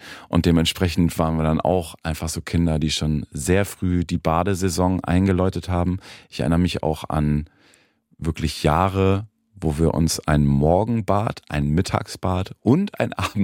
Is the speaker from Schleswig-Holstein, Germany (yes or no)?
yes; Flensburg, Schleswig-Holstein, Germany; Also ich bin am Rand von Flensburg groß geworden. Noch nicht wirklich dörflich, aber halt auch nicht so zentral.